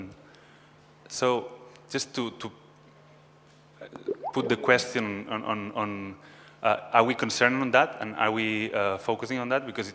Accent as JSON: {"language": "English", "country": "Spain", "said": "from Spain."}